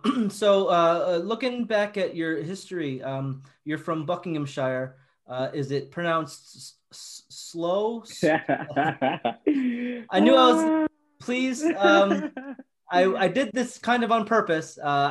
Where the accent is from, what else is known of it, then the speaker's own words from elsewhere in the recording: Buffalo, New York, United States; So I'm from Buffalo, if you can't tell by my accent, not from England.